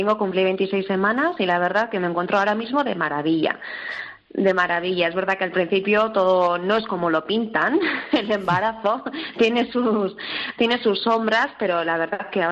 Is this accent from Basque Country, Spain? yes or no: yes; Basque Country, Spain; yo soy de Euskadi, de Gipuzkoa